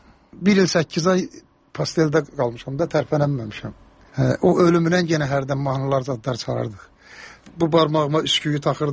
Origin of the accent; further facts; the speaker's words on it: Karabakh, Azerbaijan; Məndə zarafatçı Qarabağlıyam